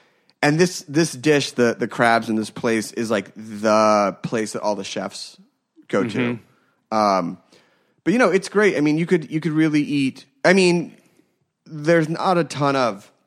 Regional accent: Philadelphia, Pennsylvania, United States; I grew up in a bagel family. So I grew up in Philadelphia. Philadelphia has great bagels, and then we would go to Montreal, where my dad's from and my grandparents lived

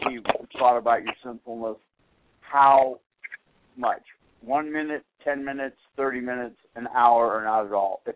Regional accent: Boston, Massachusetts, United States; I grew up Roman Catholic in Boston, and I remember going to confession on every Saturday afternoon.

